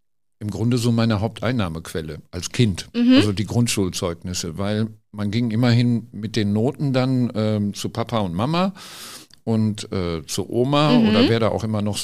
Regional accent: Recklinghausen, North Rhine-Westphalia, Germany; ich komme aus Recklinghausen-Suderwich, das war Sachsenstraße

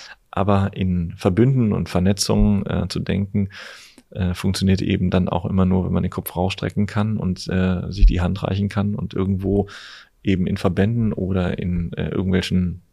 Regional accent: North Rhine-Westphalia, Germany; Wir kommen aus Nordrhein-Westfalen, stehe ständig im Stau

